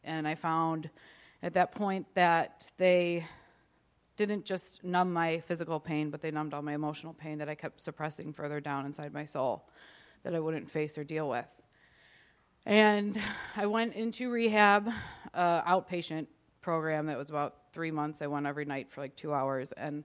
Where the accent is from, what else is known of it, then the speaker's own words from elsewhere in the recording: Chicago, Illinois, United States; I'm 33 years old, and I'm from Chicago. I've been in the program for about 6 months, actually. I grew up Catholic. I grew up in the city.